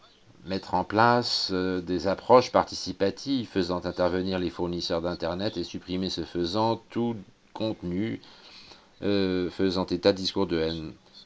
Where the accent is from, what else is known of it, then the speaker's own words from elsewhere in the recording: Iraq; je viens d'Irak.